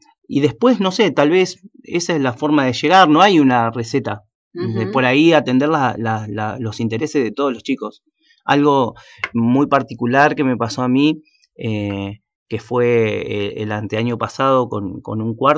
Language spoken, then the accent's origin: Spanish; Luis Beltrán, Río Negro, Argentina; Bueno, yo soy de Luis Beltrán, en realidad. También estudié el profesorado ahí en el Instituto de Formación Docente Continua de Luis Beltrán, que para mí fue como una segunda casa.